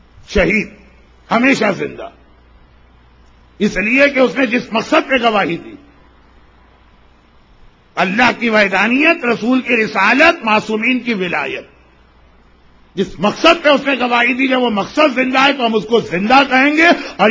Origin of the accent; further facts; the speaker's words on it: Karachi, Sindh, Pakistan; میرا بچپنا رضویہ سوسائٹی میں گزرا، جو کراچی کا ایک بہت ہی مشہور، اس اعتبار سے مشہور محلہ ہے کہ وہ ساری صاحبان ایمان کی بستی